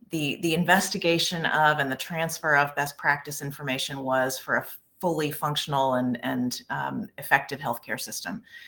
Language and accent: English; Jackson, Mississippi, United States; I grew up in the beautiful city of Jackson, Mississippi, and I moved there when I was quite young. You probably will notice I don't have much of a Southern accent